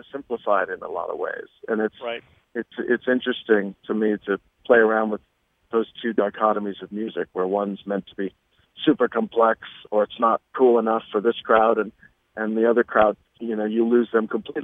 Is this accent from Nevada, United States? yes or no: yes; Las Vegas, Nevada, United States; when I grew up in Vegas, it was such a different town, and that era is gone